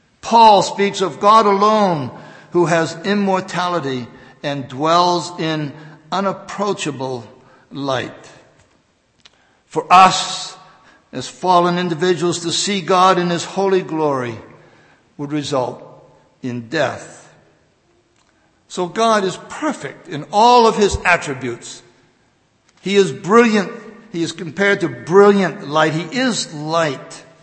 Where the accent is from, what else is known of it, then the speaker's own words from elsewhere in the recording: New England, United States; One neighbor of ours in a village that I grew up in New England